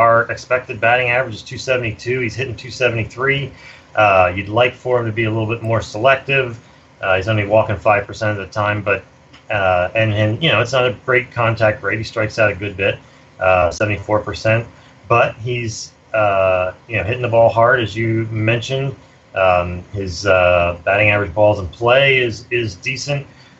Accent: Philadelphia, Pennsylvania, United States; I'm from Philadelphia, so I do see a lot of him.

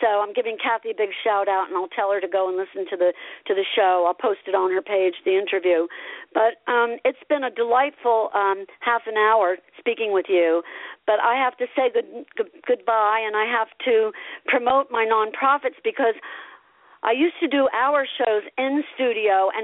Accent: Asbury Park, New Jersey, United States; because I grew up in Asbury Park, and I was a troubadour running around the streets with my guitar

